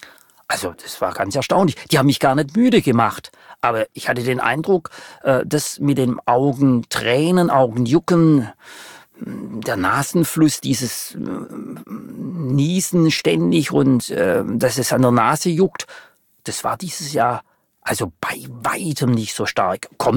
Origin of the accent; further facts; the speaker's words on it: Baden-Württemberg, Germany; als Schwabe